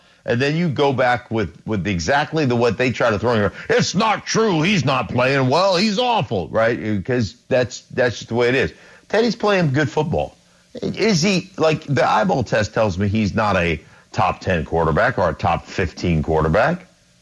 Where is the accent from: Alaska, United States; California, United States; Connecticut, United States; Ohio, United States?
Alaska, United States; all my life I've been asked, being that I grew up in Alaska, you know, things like, did you live in an igloo?